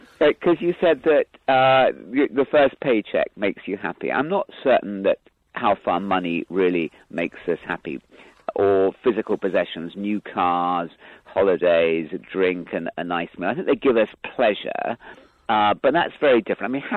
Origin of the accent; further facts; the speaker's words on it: London, United Kingdom; I was brought up in London.